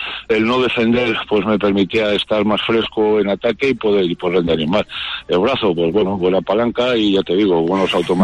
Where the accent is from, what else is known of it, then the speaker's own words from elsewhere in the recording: Leganés, Community of Madrid, Spain; eso viene de cuando empecé a jugar a balonmano, allá en mi pueblo, en Leganés.